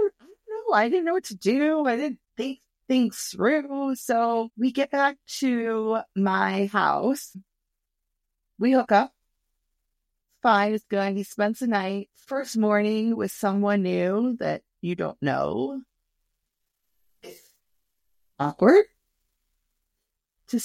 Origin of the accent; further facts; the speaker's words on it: Michigan, United States; Anyways, we find out we are from Michigan, and we grew up like 5 miles apart.